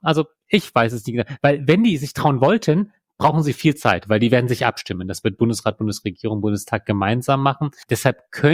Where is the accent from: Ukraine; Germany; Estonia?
Germany; born there; ich bin in Deutschland geboren und meine Eltern meinten damals, dieses Kind muss in erster Linie Deutsch sprechen. Also zweisprachige Erziehung und so weiter.